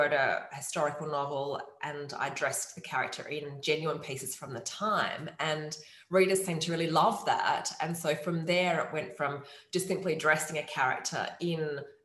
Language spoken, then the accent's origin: English; Perth, Western Australia, Australia; I lived in London for a few years in the late 90s. And I mean, I'm from Perth, Australia, which is quite a small capital city